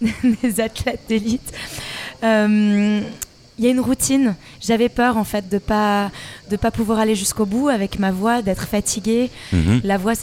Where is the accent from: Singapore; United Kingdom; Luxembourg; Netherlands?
Singapore; also born or lived in Switzerland / New York / Shanghai; je suis suisse, née en Suisse. Mmh. Mais j'ai grandi à Singapour, à New York. J'ai vécu à Shanghai.